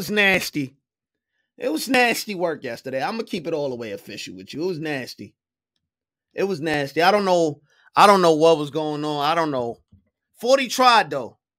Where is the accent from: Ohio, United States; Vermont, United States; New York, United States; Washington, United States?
New York, United States; I love the Celtics. I'm from New York. It's crazy, but I love the Celtics.